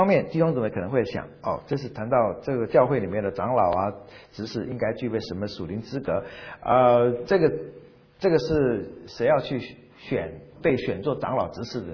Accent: Fujian, China; 才发现我是福建人，我们福建人有一种规矩，就是现在我们已经不照规矩了，你得有了孙子才可以留胡子

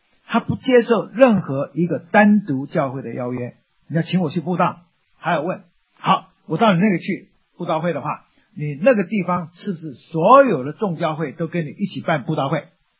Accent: Taiwan; born there; 当我还没出生呢，我在台湾出生的

